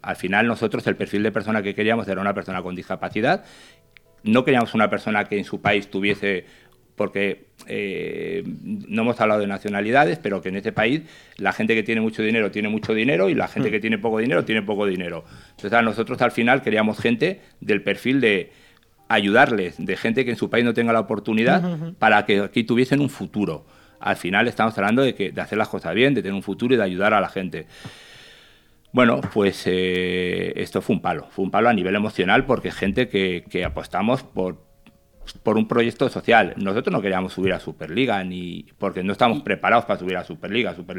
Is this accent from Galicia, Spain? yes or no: no; Vitoria, Basque Country, Spain; now in Valencia, Spain; yo soy de Vitoria, vivo en Valencia hace 10 años